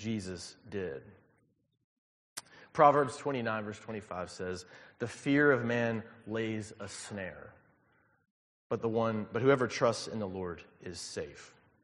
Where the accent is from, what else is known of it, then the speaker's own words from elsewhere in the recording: Alabama, United States; I grew up in Alabama, but he grew up in Iowa.